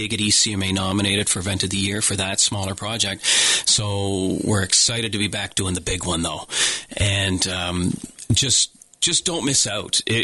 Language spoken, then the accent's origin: English; Monastery, Nova Scotia, Canada; I grew up in Monastery, and I love seeing New York listed beside Antigonish.